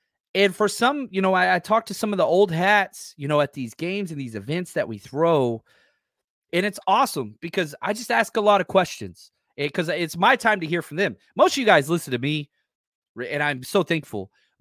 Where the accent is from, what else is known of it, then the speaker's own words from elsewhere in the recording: Dallas, Texas, United States; I grew up in Dallas.